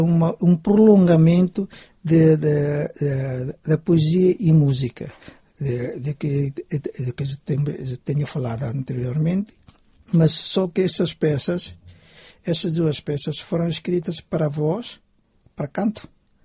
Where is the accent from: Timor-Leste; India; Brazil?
Timor-Leste; now in Macau; eu sou timorense, mas eu vim aqui para Macau em 58 e eu fui estudar a Portugal em 68. Depois voltei outra vez em 86, até ir embora em 2005. E agora estou outra vez de volta